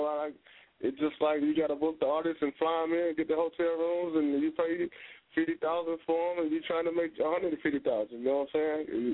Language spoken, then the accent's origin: English; Batesville, Mississippi, United States; now in Atlanta, United States; You know what I'm saying? I'm from Batesville, Mississippi, Panola County, Florida, Mississippi, but I stay in Atlanta, L.A. now.